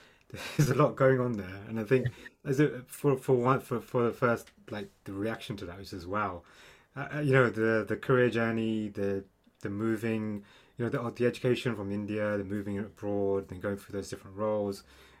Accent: London, United Kingdom; you mentioned being born in the 80s, so we're quite similar ages, but, you know, I've kind of been born and brought up in London, in the UK.

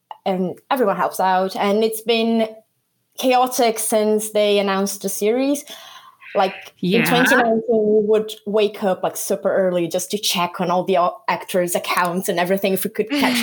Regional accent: Rio de Janeiro, Brazil; now in England; I am from Rio in Brazil. I'm currently living in England.

